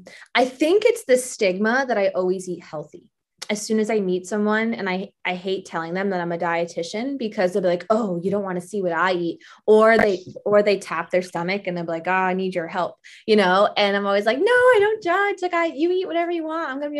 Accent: New York, United States; My husband, we are from New York originally

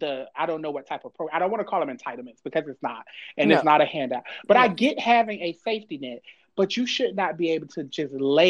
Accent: Florida, United States; I was born in Halifax Hospital. I came home to South Street Projects. I graduated from Mainland from South Street Projects. That was 18 years that my mom lived in the project.

